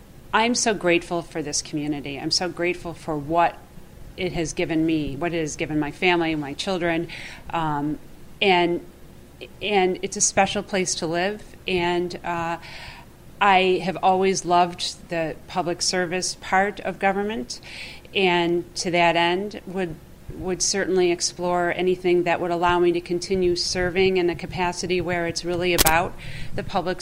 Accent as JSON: {"language": "English", "town": "Amherst", "region": "New York", "country": "United States", "tie": "born or raised there", "said": "Well, you know, I grew up in Amherst. Have been living in the South Towns for the last 20 years."}